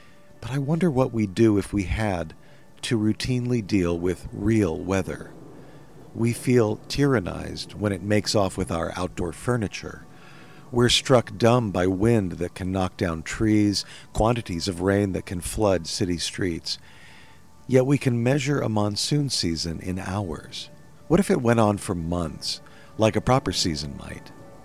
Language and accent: English; Phoenix, Arizona, United States; I grew up in Phoenix where weather, when it isn't either hot and dry or warm and dry, is mostly mysterious.